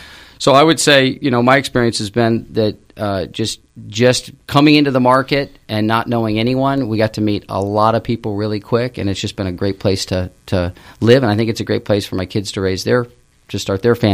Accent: California, United States; I grew up in California. And in the 70s, California had a feel that I think was unique to California.

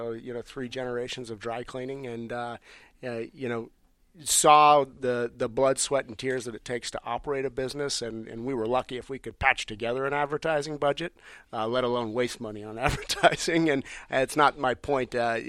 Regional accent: Denver, Colorado, United States; So I moved from Kansas City to Colorado, worked, which was my home, Denver, Colorado, which was my hometown.

